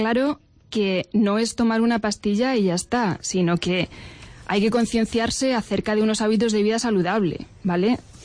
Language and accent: Spanish; Madridejos, Castilla-La Mancha, Spain; De Toledo, bueno, de Madridejos.